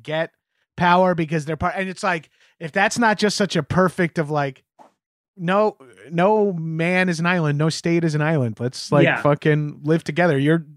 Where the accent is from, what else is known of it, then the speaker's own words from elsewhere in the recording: New York, United States; There's a lot coming from a New Yorker. As a New Yorker, to say something positive about any other state is hard enough as is.